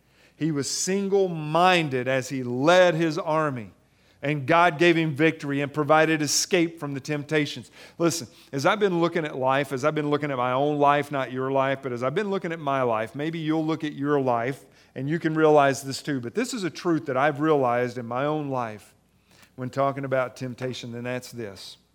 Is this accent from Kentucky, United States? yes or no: yes; Kentucky, United States; I'm a simple person. I'm from Kentucky.